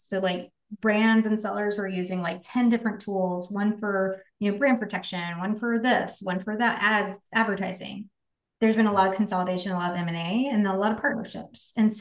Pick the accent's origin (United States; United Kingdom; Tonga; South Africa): United States; Dallas, Texas; So I grew up in Texas, in Dallas.